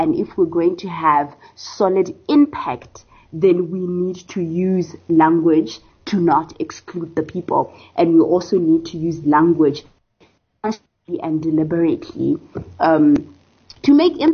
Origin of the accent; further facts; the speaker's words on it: Botswana; The dialect, I'm from Botswana and Bonso is from South Africa. So share Setswana as a language, but it's quite different.